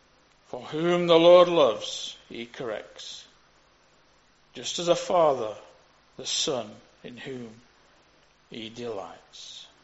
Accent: Burnley, North West England, United Kingdom; I'm from Burnley, I tend to drop my H's.

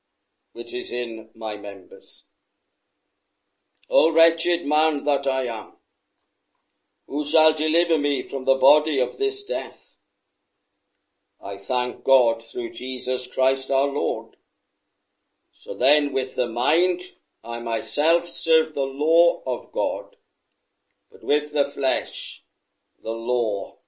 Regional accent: Swansea, Wales, United Kingdom; In my hometown of Swansea

